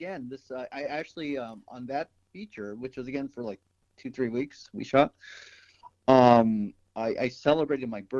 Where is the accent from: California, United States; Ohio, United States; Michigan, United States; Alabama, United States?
California, United States; Huntington Beach; And I'm from Los Angeles, technically Huntington Beach, which is like Orange County, but I still say Los Angeles.